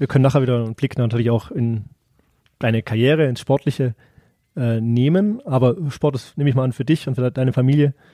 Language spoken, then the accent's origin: German; Germany; Ich bin Deutscher